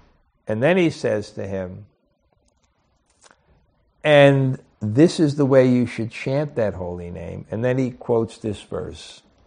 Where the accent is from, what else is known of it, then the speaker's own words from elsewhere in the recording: Vrindavan, Uttar Pradesh, India; You know, when I grew up in Vrindavan and Krishna conscious, I was fortunate that many of Prabhupada's godbrothers were still alive.